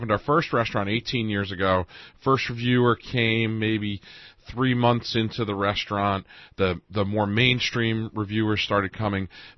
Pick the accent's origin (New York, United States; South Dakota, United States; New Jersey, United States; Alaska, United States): New Jersey, United States; Nutley; I came from Nutley. Collar bar is a very Nutley kind of thing.